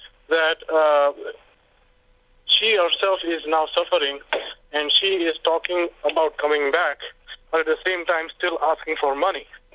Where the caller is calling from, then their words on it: Houston, Texas, United States; Yes, I'm calling from Houston, Texas.